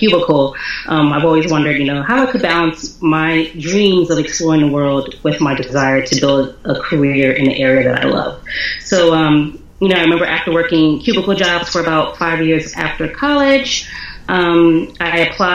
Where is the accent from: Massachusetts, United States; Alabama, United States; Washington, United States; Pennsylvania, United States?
Pennsylvania, United States; Philadelphia; You know, I was born and raised in Philly, so traveling to New York City, to Brooklyn, you know, where all my family was, you know, in Queens was the norm.